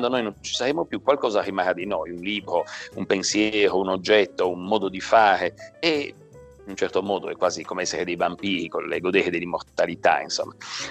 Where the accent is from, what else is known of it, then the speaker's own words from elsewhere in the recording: Cagliari, Sardinia, Italy; born there; io fondamentalmente ho 60 anni, vivo a Cagliari, sono nato a Cagliari